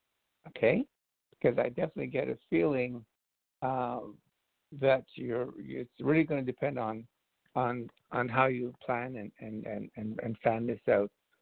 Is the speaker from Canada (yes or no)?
yes; Canada; Now, I just have to tell you that because I'm a Canadian, eh?